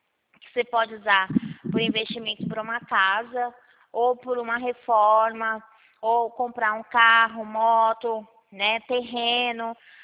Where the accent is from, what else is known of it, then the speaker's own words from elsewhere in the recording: Rio Claro, São Paulo, Brazil; Ah, eu também sou daqui do Rio Claro.